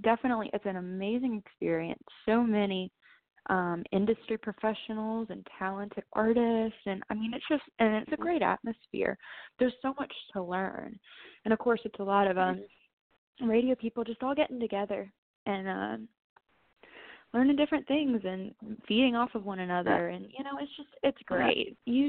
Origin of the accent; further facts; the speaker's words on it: North Carolina, United States; that's the last show I have in my home state of North Carolina